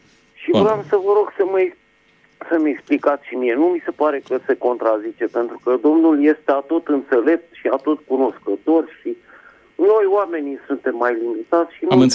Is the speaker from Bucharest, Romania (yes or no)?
yes; Bucharest, Romania; din București.